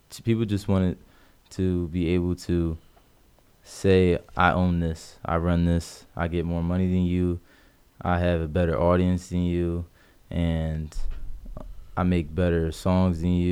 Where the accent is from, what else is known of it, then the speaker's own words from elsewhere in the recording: East Coast, United States; And this is good because I'm from the East Coast, and DJ Slim's from the West Coast.